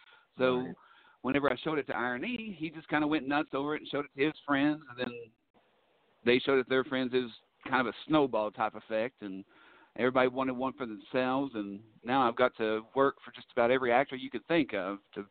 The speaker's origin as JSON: {"language": "English", "town": "Strawberry Plains", "region": "Tennessee", "country": "United States", "tie": "born or raised there", "said": "Oh, it was. It was. It was very beautiful. You are really close to the Smoky Mountains, Gatlinburg, Pigeon Forge, so you're just a hop, skip, and a jump away."}